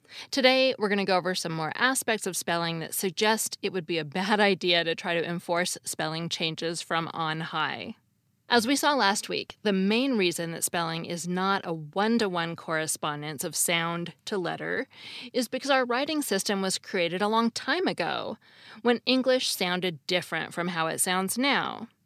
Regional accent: United States; As an American, I had never heard them called Lego.

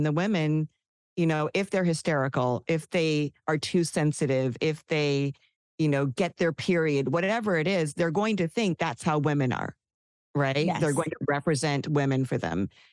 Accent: United States; and I can only speak from my experience as an American

